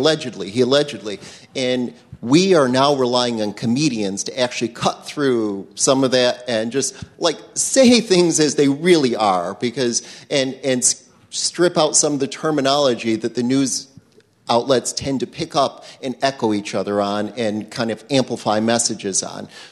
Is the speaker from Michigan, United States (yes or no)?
yes; Ferndale, Michigan, United States; I'm from Ferndale.